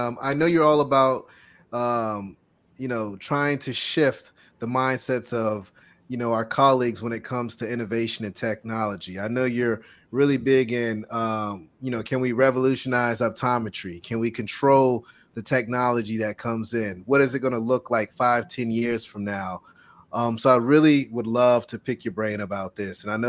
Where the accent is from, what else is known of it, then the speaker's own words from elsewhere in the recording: North Carolina, United States; I grew up in North Carolina. We do basketball up here.